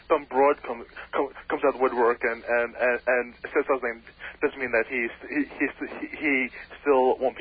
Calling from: Patchogue, New York, United States; Patchogue.

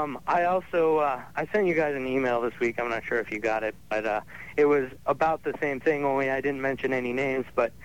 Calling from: Syracuse, New York, United States; Syracuse, New York.

